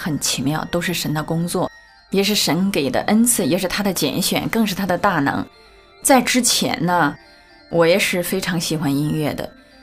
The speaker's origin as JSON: {"language": "Chinese", "town": "Fangcheng", "region": "Henan", "country": "China", "tie": "born or raised there", "said": "我出生在河南南阳地区方城县一个村庄的里面。我记事的时候，我们的房子都是土墙，我父母亲呢都是农民。"}